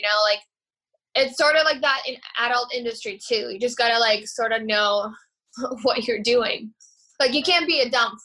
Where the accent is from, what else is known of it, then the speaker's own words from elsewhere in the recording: Toronto, Ontario, Canada; also born or lived in Ukraine; now in United States; So I'm Ukrainian born. A lot of people don't know that. They think I'm Ukrainian born, but I grew up in Toronto, Canada, 416. I'm Canadian by nationality, and then I was lucky enough to become American back in 2013.